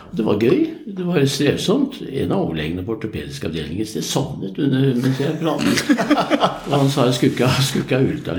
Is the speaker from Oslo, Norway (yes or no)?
yes; Oslo, Norway; Jeg Oslo gutt, og hvis du ikke sier noe så blir jeg 77 neste uke.